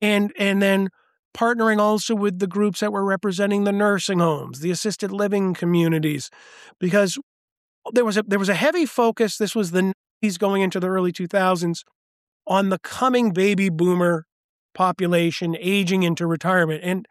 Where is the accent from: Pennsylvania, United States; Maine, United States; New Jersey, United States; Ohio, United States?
Maine, United States; I have a family background in the political environment of Maine, my home state.